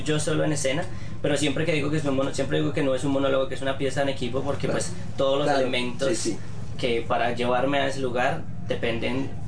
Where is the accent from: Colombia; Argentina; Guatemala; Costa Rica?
Colombia; cómo yo me siento como colombiano, como compatriota